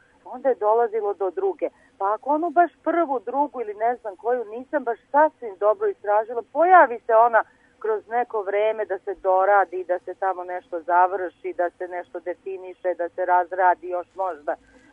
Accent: Lipolica, Šumadija and Western Serbia, Serbia; Ja sam rođena u Mačvi, odrasla sam do škole u Lipolicu kod dede koji je baš bio vinogradar

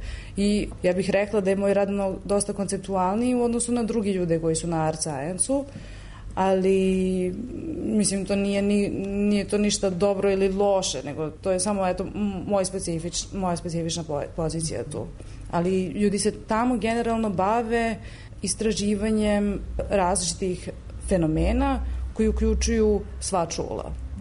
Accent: Serbia; da ja dolazim iz Srbije

